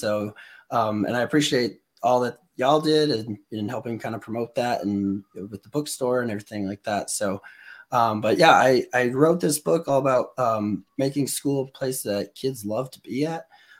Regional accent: Albuquerque, New Mexico, United States; I am from Albuquerque, New Mexico, currently working in the city of Albuquerque Public Schools.

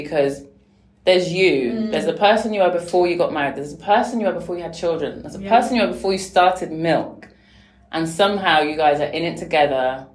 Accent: Birmingham, West Midlands, United Kingdom; I'm from the UK. I'm from Birmingham. So West Midlands.

